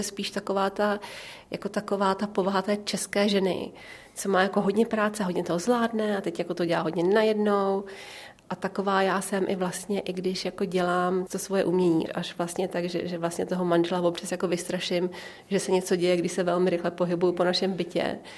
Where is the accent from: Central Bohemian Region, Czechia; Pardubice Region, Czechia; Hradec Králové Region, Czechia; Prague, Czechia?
Hradec Králové Region, Czechia; Hradec Králové; also born or lived in Pelhřimov / Hořebník; já jsem se narodila v Pelhřimově a hned po porodu mě převedli do vlastně domů mých prarodičů v Hořebníku, kde jsem bydla do svých dvou let a pak jsme se celá rodina přestěhovali do Hradce Králové